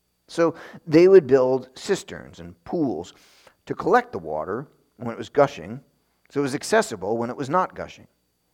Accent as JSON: {"language": "English", "region": "New York", "country": "United States", "said": "While I was in Israel, I would tell my classmates that I was from New York, and many of them had no idea what that meant."}